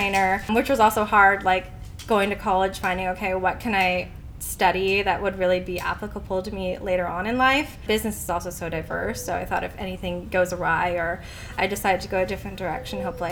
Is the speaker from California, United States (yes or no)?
yes; Novato, California, United States; also born or lived in Germany; And I'm from Novato. I grew up in Novato out on Atherton. And I'm back here close to home in Pengrove now for quite a long break of almost 10 years. I lived in Germany, just moved back in the end of 2021